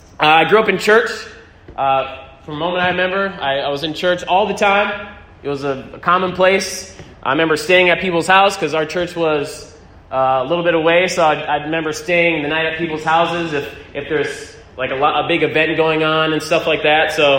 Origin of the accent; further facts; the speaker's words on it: California, United States; born there; My brother was born in Hawaii. I was born in California.